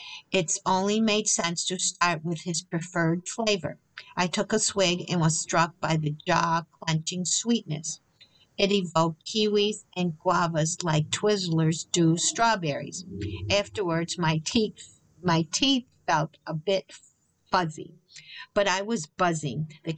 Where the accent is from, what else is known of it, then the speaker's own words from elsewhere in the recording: Australia; As an Australian, it's required by law.